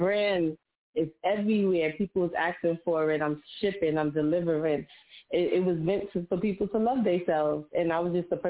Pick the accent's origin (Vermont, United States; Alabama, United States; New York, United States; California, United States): New York, United States; Brooklyn; I'm from Brooklyn. Brooklyn stands